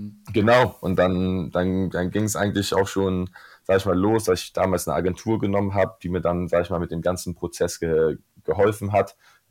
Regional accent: Frankfurt, Hesse, Germany; nachdem ich mein Abi 2019 in Frankfurt gemacht habe, also ich bin Frankfurter

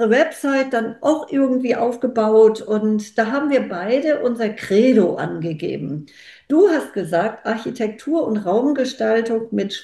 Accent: Hamburg, Germany; Ich bin auch eine Hamburgerin. Ich fühle auch diese Stadt so

